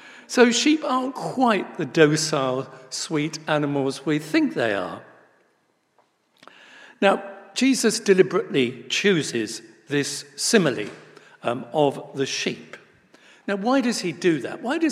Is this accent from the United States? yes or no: no; South East England, United Kingdom; I was brought up on the South Downs in Sussex, and indeed, I love walking on the Downs.